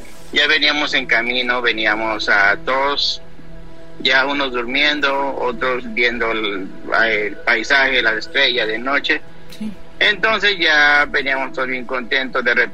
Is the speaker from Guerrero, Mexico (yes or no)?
no; Huajuapan de León, Oaxaca, Mexico; also born or lived in State of Mexico; soy de originario del Estado de México. Radicaba cuando era pequeño en Huajuapan de León, Oaxaca.